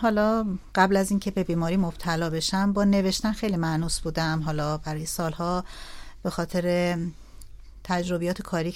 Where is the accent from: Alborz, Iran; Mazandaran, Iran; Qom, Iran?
Mazandaran, Iran; Amol; من در مازندران بزرگ شدم، در شهر آمول بزرگ شدم،